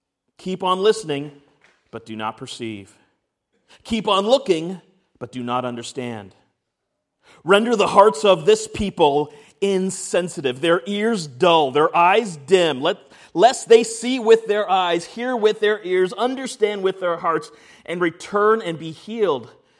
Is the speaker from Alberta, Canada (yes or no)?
no; Ontario, Canada; I grew up in Canada, near Toronto, southern part of Ontario. I grew up about 30 minutes away from a place called Niagara Falls.